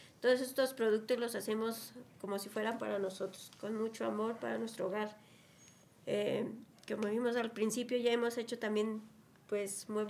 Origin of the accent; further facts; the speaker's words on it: Tultitlán, State of Mexico, Mexico; Porque somos de Tultitlán y es Tultitlán significa Tule.